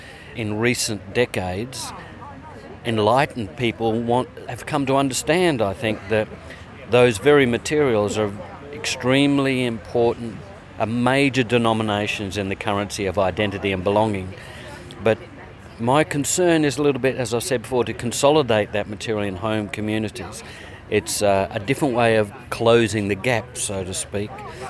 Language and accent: English; Australia; I'm an Australian novelist, and particularly a Noongar novelist, so I'm an Indigenous writer.